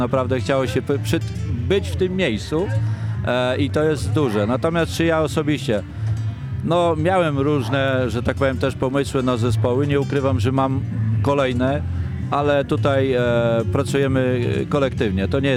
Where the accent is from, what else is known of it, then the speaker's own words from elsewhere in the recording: Cieszanów, Subcarpathian Voivodeship, Poland; często spotykam się właśnie w kraju, gdzie pada hasło, skąd jestem? Cieszanów.